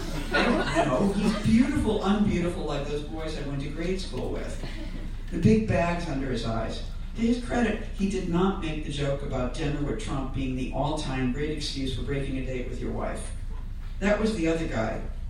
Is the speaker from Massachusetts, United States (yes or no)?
yes; Massachusetts, United States; I began my week of relaxing and working and being in my home state.